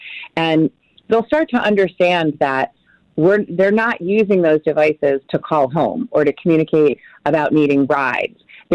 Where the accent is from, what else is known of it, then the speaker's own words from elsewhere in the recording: Manchester, North West England, United Kingdom; that's where we know that, like in my hometown in Manchester